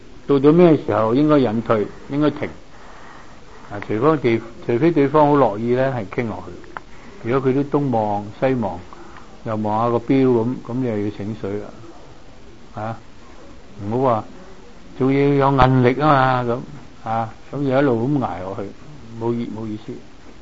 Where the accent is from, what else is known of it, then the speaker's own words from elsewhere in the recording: Hong Kong; 不要像以前我們香港人說，不要做那些無餡糯米雞